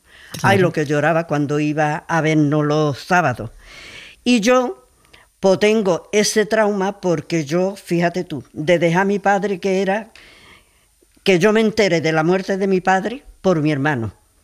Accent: Nerva, Andalusia, Spain; born there; Yo nací en Nerva, provincia de Huelva, sí.

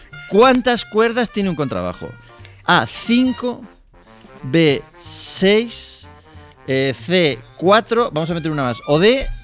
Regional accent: Medina de Pomar, Castile and León, Spain; pues en mi pueblo, sí, Nieves, sí. En Medina de Pomar.

